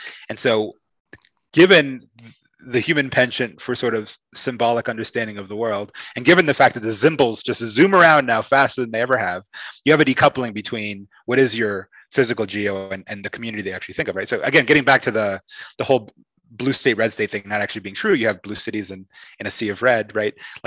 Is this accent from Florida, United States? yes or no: yes; Miami, Florida, United States; I'm someone who was raised kind of in two worlds. I was raised in Miami. My parents are Cuban. I'm a Spanish citizen, but also American.